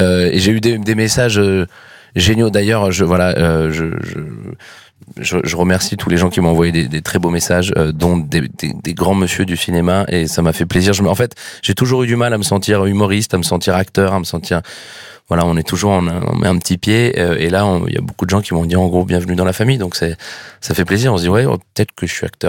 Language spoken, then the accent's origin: French; Paris, Île-de-France, France; quand on est parisien, encore plus, parce que c'est compliqué.